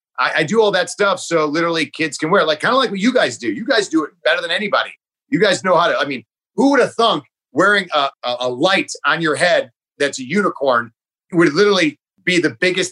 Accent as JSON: {"language": "English", "town": "Cleveland", "region": "Ohio", "country": "United States", "said": "I'm from Cleveland, Ohio. Sorry, USA."}